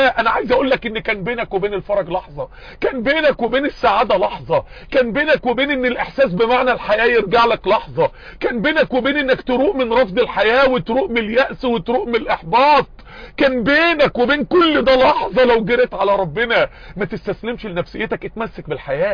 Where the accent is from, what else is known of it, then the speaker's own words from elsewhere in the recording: Mansoura, Dakahlia, Egypt; عندنا في المنصورة